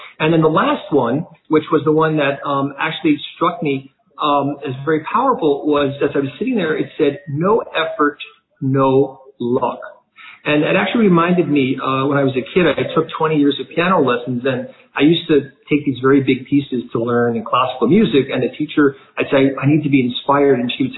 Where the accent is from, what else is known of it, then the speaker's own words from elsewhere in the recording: United States; Having a great life and being American, it wasn't easy for me